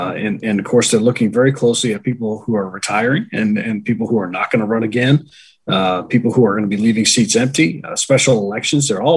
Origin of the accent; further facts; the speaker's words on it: New Hampshire, United States; I grew up in New Hampshire.